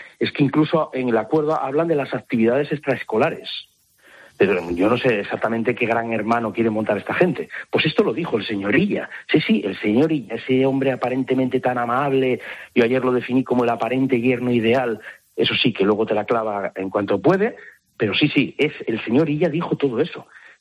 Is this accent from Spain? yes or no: yes; Catalonia, Spain; Y yo, como se puede usted imaginar, como catalán, mi deseo